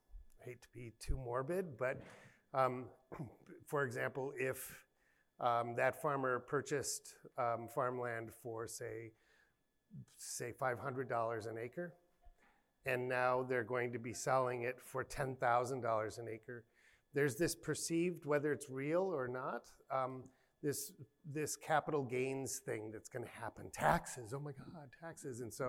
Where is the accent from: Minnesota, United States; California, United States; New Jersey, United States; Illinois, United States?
Minnesota, United States; I'm from Minnesota, it's a rural.